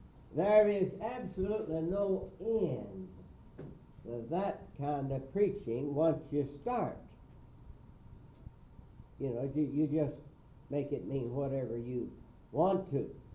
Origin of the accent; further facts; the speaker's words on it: Arkansas, United States; born there; I was born in Arkansas, but I don't have to stay in Arkansas.